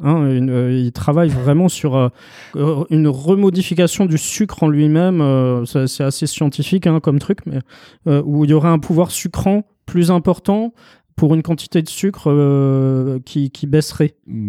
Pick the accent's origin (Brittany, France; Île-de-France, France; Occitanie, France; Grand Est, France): Grand Est, France; Strasbourg; Moi, je suis de Strasbourg, donc Lidl, je l'ai connu tout petit. On traversait la frontière pour aller faire nos courses en Allemagne.